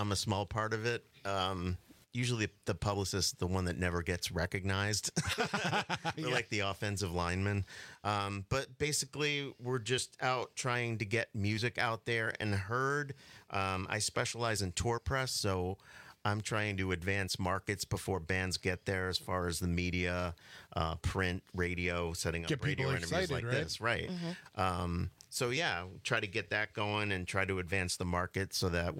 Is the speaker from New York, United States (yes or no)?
yes; Long Island, New York, United States; I grew up in on Long Island, New York, which is why I've got the Giants hat on.